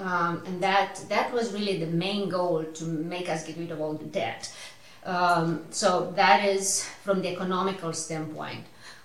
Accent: Romania; So, communist Romania, when I grew up in Romania, things in the beginning were quite bearable, let's call it.

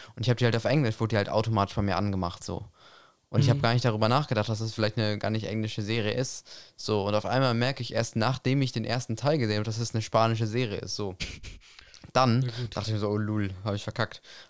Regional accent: Netherlands; ich bin ja auch Holländer, Niederländer, wie man es nennen möchte

